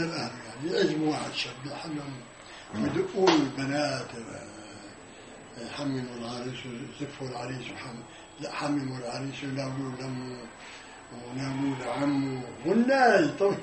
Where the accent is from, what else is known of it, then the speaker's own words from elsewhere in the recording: Syria; والله مرة اجتنا عبائي احنا من سوريا